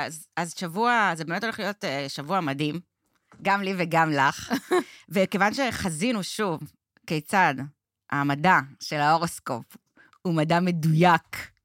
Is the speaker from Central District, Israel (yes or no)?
yes; Salit, Central District, Israel; במושב סלעית אני נולדתי. זה קצת התנחלות. זה, כן, זה כזה ליד כוכב יאיר כזה.